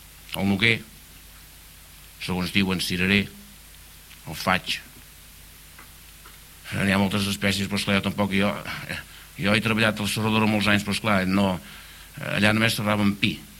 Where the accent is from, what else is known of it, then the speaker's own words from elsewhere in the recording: Pont de Cabrianes, Catalonia, Spain; born there; Jo vaig néixer al Pont de Cabrianes, en una casa de pagès que hi diuen La Torre, el 21 d'agost del 1942.